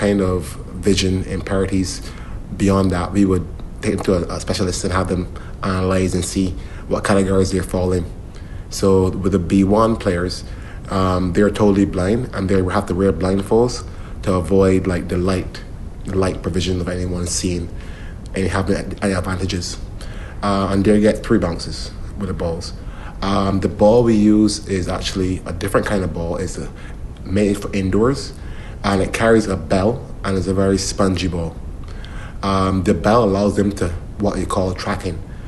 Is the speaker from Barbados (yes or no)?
yes; Barbados; moved away; I'm from Barbados, and I moved here the last 3 years.